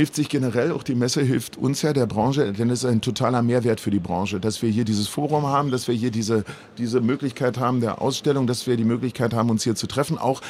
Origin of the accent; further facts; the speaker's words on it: Berlin, Germany; Als katholischer Junge kenne ich die Messe vom Sonntag und als Berliner